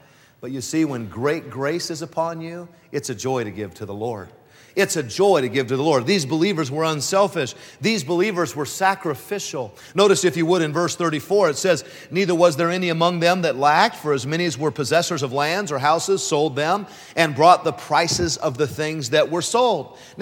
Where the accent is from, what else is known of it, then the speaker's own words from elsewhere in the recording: California, United States; I'm your grandson from California. I'm the preacher, the one that preaches out there.